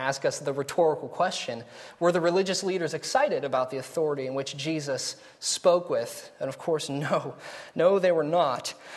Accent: West Virginia, United States; Now, some of you may not know this. Most of you probably do. I'm from West Virginia.

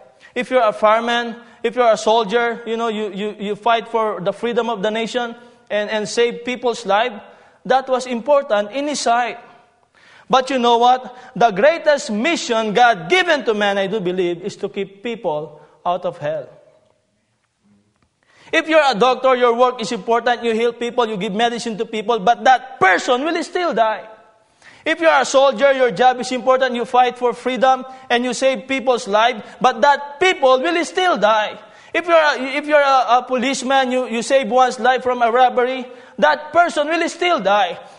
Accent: Philippines; I guarantee you I will not keep you long because I'm a Filipino.

